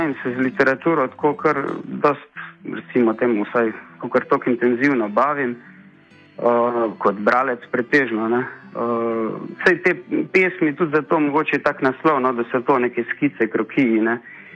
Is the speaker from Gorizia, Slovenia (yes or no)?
yes; Cerkno, Gorizia, Slovenia; Jaz sicer prihajam iz Cerkna, Cerkljanskega, tako da ja, smo vezani zagotovo mečken na Goriško